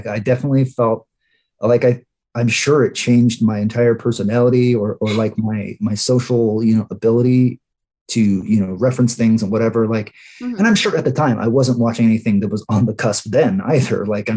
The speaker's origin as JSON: {"language": "English", "town": "Escondido", "region": "California", "country": "United States", "tie": "born or raised there", "moved": "as an adult", "said": "I went to Escondido High School. Nice. I've lived in Escondido basically till my late 20s."}